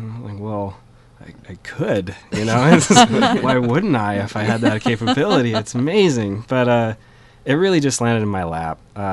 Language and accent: English; Portland, Oregon, United States; born there; now in Cannon Beach, United States; Well, I was born in Portland